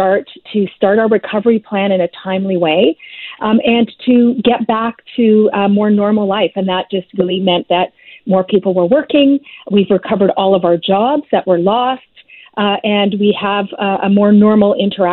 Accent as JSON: {"language": "English", "region": "British Columbia", "country": "Canada", "said": "we were on solid fiscal ground as British Columbians because we have had, a series of balanced budgets for quite some time."}